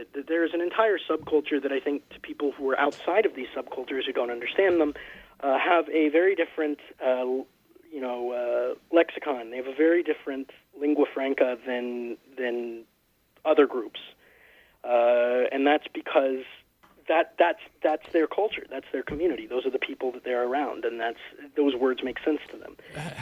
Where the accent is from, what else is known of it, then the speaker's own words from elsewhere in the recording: Atlanta, Georgia, United States; I grew up in Atlanta, where our local talk station was the biggest station, bigger than the music stations for a very long time.